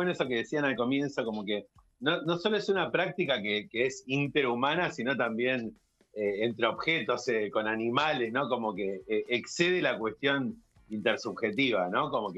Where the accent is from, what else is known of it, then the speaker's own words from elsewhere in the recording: Mar del Plata, Buenos Aires Province, Argentina; Sí, vivo Mar del Plata y soy de Mar del Plata.